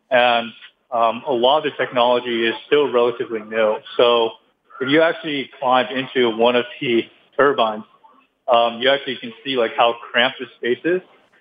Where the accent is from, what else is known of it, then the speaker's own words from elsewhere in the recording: Boston, Massachusetts, United States; Yeah, so I'm actually originally from Boston